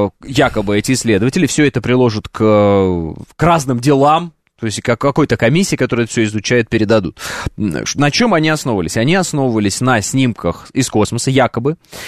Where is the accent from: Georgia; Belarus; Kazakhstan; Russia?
Kazakhstan; moved away; В Казахстане на тот момент, когда я переезжал с родителями из Казахстана, было 40% русского населения, именно русских людей.